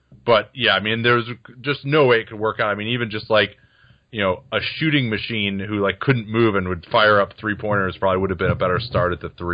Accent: Chicago, Illinois, United States; I grew up in Chicago. My dad's family is in Michigan, so we would always drive there.

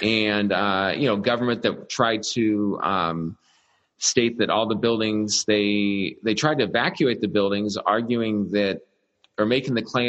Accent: California, United States; And I was from California, didn't even really know what an ice storm is.

